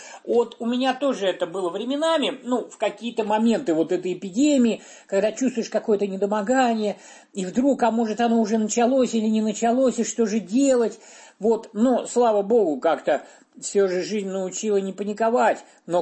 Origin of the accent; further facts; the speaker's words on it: Ivanovo, Ivanovo Oblast, Russia; Вырос я в Иваново, там вот проблема была где-то так свободно искупаться, поплавать, и все речки, водоемы были далеко.